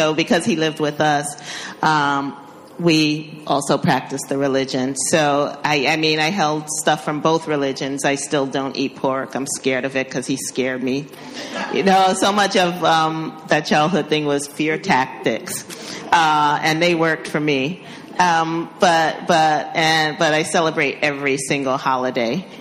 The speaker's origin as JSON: {"language": "English", "region": "Ohio", "country": "United States", "tie": "born there", "also_born_or_lived": "South Carolina / New York City", "said": "I was born in Ohio. Then I moved to South Carolina when my mom and dad separated. Then from South Carolina, we moved to New York City, where I live now"}